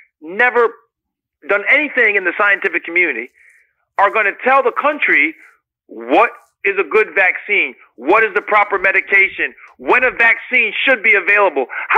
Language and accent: English; United States; So as a physician, as an American, as a lover of human life